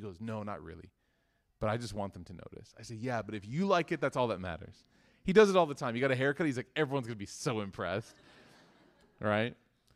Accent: Chicago, Illinois, United States; I'm from Chicago, so it's just, it's wajib upon us.

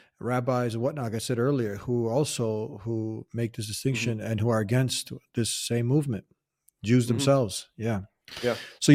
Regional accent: United States; And I'm an American also. I was born here. I want the best for my country.

